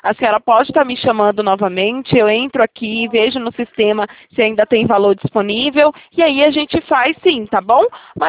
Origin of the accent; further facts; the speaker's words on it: Itatiba, São Paulo, Brazil; Eu sou da cidade de Itatiba, interior de São Paulo